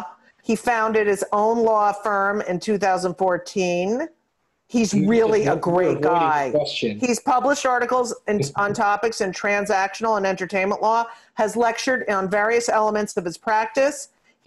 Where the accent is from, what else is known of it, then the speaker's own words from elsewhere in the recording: New York, United States; I grew up on the Upper West Side.